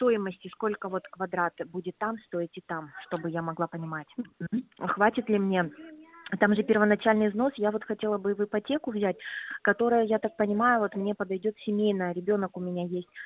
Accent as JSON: {"language": "Russian", "town": "Dalnegorsk", "region": "Primorsky Krai", "country": "Russia", "said": "Нет, я из Дальнегорска"}